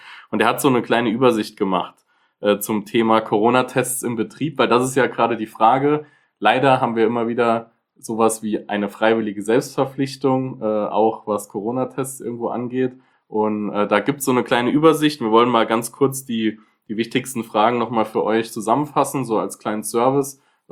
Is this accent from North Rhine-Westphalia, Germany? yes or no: no; Neunkirchen, Saarland, Germany; aus meiner Heimatstadt, das möchte ich auch mal positiv erwähnen, in Neunkirchen im Saarland